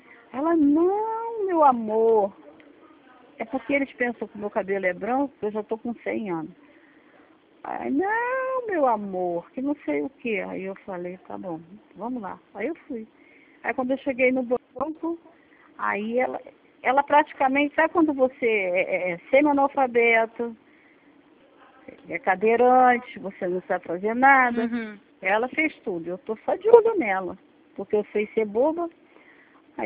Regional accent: Rio de Janeiro, Brazil

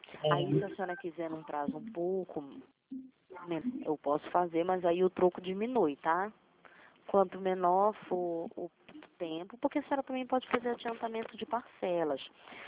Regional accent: Rio de Janeiro, Brazil; Sou do Rio

